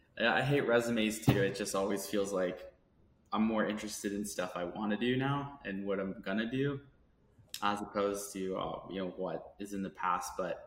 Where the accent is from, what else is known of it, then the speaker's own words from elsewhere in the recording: Youngstown, Ohio, United States; No, I grew up in Youngstown, Ohio.